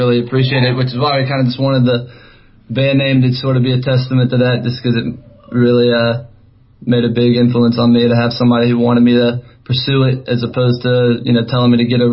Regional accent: Columbia, South Carolina, United States; but we're actually from Columbia, South Carolina.

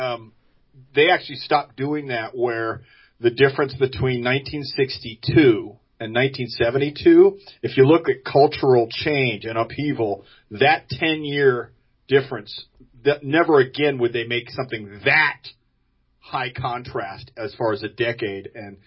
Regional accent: Orange County, New York, United States; I was from Orange County, New York.

